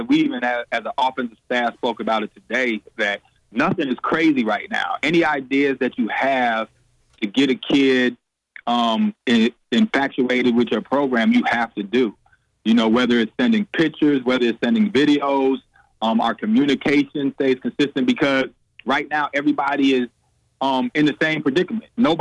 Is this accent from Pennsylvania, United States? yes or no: no; Chicago, Illinois, United States; Well, I think the biggest thing is I'm an in-state guy. I'm from Chicago. I'm a public league guy.